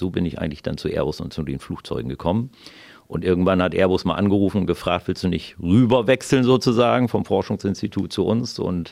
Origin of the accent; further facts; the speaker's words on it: Bad Zwischenahn, Lower Saxony, Germany; groß geworden bin ich in Bad Zwischenahn, am Bad Zwischenahner Meer. Also ich hatte eigentlich eine norddeutsche Jugend, aber auch eine schöne Jugend, weil ich am Wasser groß geworden bin